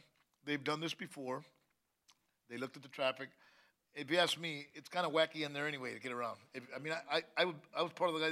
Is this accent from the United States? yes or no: yes; the South, United States; I'm from South, so I'm a Whataburger guy, you know?